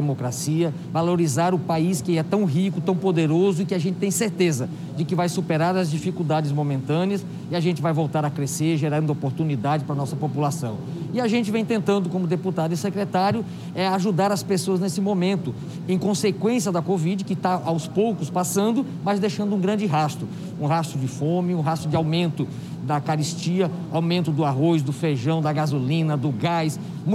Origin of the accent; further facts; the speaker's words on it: Brazil; nós que somos brasileiros, cidadãos, nós que defendemos e queremos o bem do nosso país